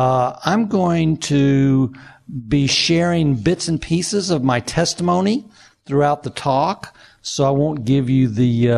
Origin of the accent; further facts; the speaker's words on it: Indian Harbor Beach, Florida, United States; Okay, I'm Indian Harbor Beach, Satellite Beach guy.